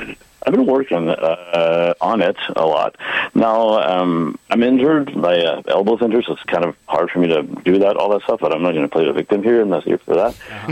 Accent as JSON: {"language": "English", "region": "Quebec", "country": "Canada", "said": "because we're from Quebec, and it's harder to get subventions in general, if you don't sing in French"}